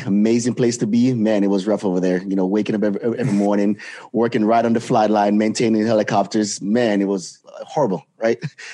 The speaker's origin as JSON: {"language": "English", "country": "Jamaica", "said": "I'm an immigrant from Jamaica, and I came here."}